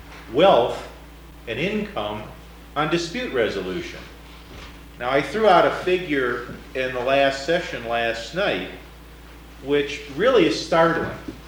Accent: Illinois, United States; now in California, United States; back in the Midwest, where I grew up in Illinois.

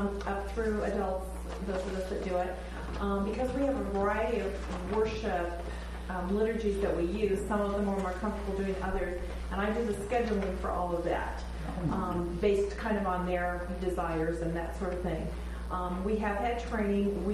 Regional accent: Phoenix, Arizona, United States; from Phoenix, Arizona

